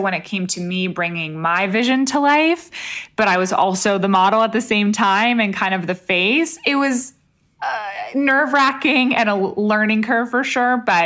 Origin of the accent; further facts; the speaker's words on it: New York, United States; growing up in New York, you would think that a lot of my peers would also move to the city because I grew up relatively close